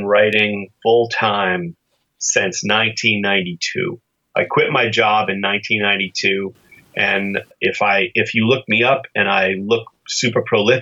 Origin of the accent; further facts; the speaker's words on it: Framingham, Massachusetts, United States; Framingham, you know, Framingham actually was a great place to grow up